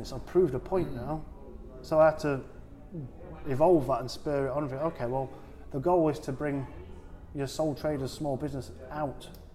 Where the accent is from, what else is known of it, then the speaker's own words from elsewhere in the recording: Sheffield, Yorkshire and the Humber, United Kingdom; Woodseats, which is my area which I grew up in Sheffield